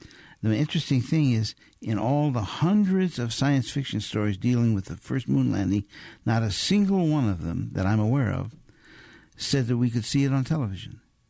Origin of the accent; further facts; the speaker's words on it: Wisconsin, United States; Yes, I grew up in Wisconsin. And I knew the people who are in that book.